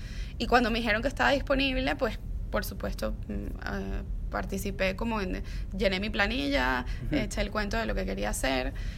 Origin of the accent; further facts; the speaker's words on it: Venezuela; Por nuestra tradición musical como venezolanos